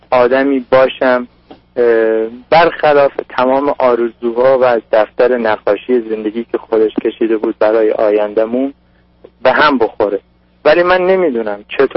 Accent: Iran; به عنوان یک ایرانی

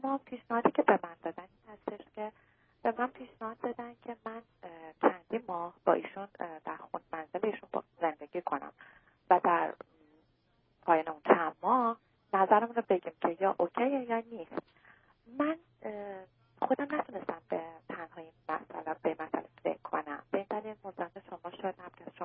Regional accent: Iran; moved away as an adult; now in United States; من 2 سال هست که از ایران به امریکا آمدم و مدرن هستم. هنوز درست اینجا این فرهنگ اینجا رو زیاد یاد نگرفتم، یعنی نمیدونم. من خب الان 28

